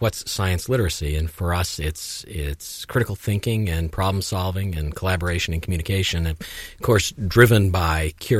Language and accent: English; Brunswick, Maine, United States; also born or lived in Bath; Well, I was born in Bath, but I wasn't there for long. We lived in Brunswick, and I went to Brunswick High School